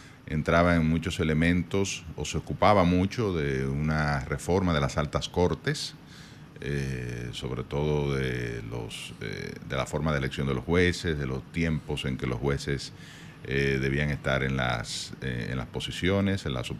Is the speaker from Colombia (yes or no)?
no; Dominican Republic; como el dominicano, tú sabes que es, como dicen aquí, chivo